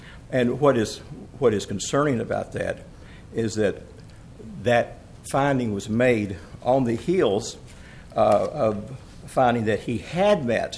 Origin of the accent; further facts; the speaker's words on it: Little Rock, Arkansas, United States; I'm an attorney from Little Rock.